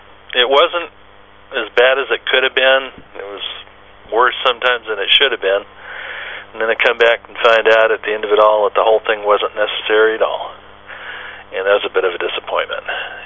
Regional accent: New York, United States; now in California, United States; Grew up on a farm in New York. We came to California during the my col

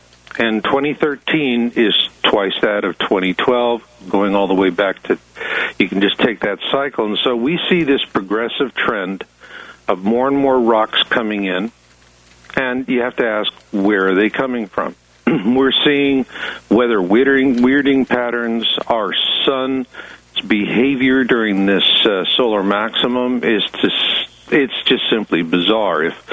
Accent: Arizona, United States; And I grew up in Arizona. To me, snow was something you put in a cone with some flavored syrup and bada bing.

